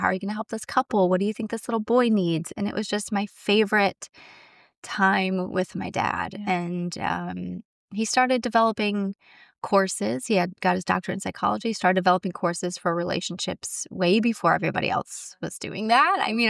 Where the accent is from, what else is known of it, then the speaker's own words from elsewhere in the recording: Ohio, United States; So I grew up in Ohio in a pretty rural town.